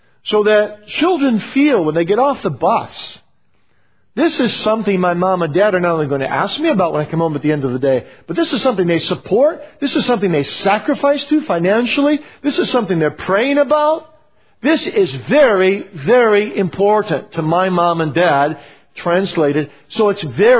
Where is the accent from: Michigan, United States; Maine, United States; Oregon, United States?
Michigan, United States; Kalamazoo; I grew up in Kalamazoo and I was at the public school.